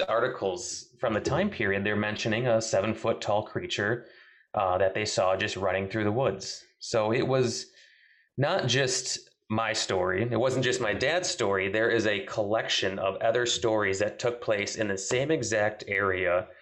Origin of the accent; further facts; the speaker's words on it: Wisconsin, United States; So I'm from Southern Wisconsin, and this took place in 2006.